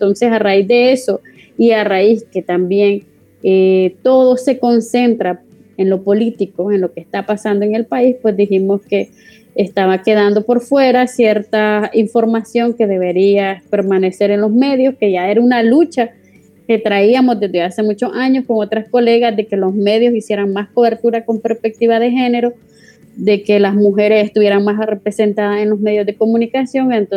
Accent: Nicaragua; now in Spain; Yo salí de Nicaragua el 24 de diciembre de 2018 y llegué a España, salí rumbo a El Salvador porque salí en carácter de urgencia.

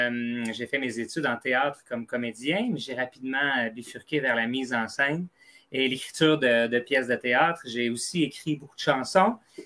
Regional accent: Sherbrooke, Quebec, Canada; notamment dans mon coin en Estrie. Moi, je suis originaire de Sherbrooke.

